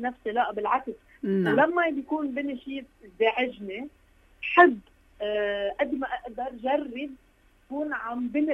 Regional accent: Lebanon; نحن كلبنانية

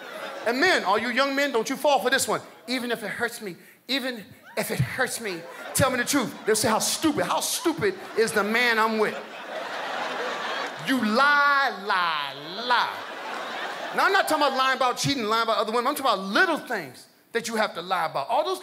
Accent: Benton Harbor, Michigan, United States; I'm from Benton Harbor, Michigan. That's my home. My home is Benton Harbor, Michigan.

